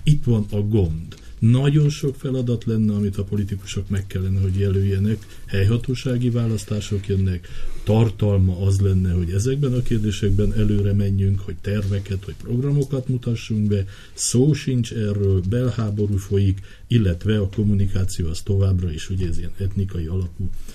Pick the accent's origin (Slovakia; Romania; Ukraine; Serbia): Romania; aztán ráadásul mi romániai magyarok is magyarok vagyunk.